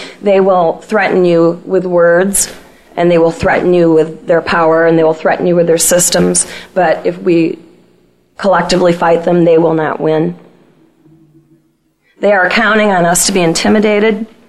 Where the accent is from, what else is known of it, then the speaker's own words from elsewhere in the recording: Mount Pleasant, Michigan, United States; I'm from Mount Pleasant, Michigan. I'm an activist.